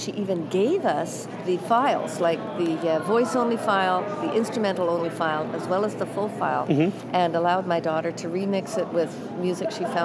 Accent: Canada; Well, I am from Canada.

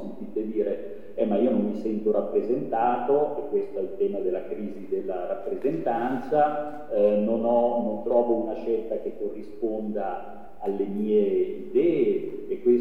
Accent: Morbegno, Lombardy, Italy; io intanto sono di Morbegno e quindi non mi avete pescato molto lontano da dove vi trovate voi.

